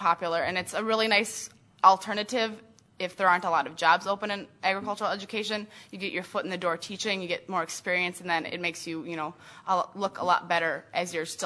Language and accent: English; De Pere, Wisconsin, United States; Well, I was born and raised in De Pere, Wisconsin, suburb city of Green Bay, 20,000 people.